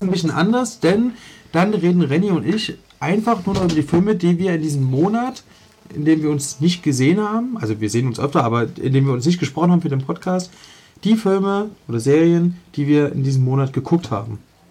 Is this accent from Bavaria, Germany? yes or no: no; Leipzig, Saxony, Germany; ich bin in Leipzig-Reutlitz aufgewachsen. Da war nichts mit blühenden Landschaften. Das war das Land der Ruinen.